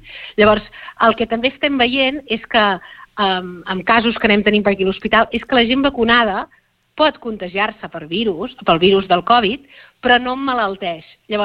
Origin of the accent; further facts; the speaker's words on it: Catalonia, Spain; jo, que sóc del Baix Empordà